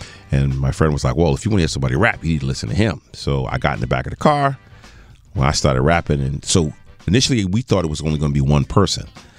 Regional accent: Teaneck, New Jersey, United States; also born or lived in New York; I was born in New York, the medical center in New York, and I grew up in the Teaneck, Hackensack, Englewood area. Really grew up on Teterboro Airport.

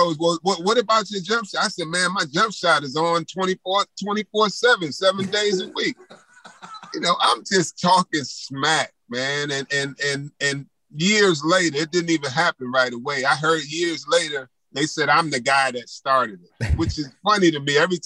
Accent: New York, United States; I'm from New York and people talk trash in New York.

